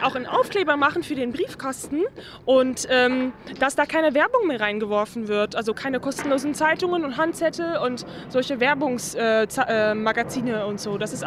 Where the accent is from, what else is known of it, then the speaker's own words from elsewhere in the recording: Netherlands; German is a second language; Also ich komme selber aus Holland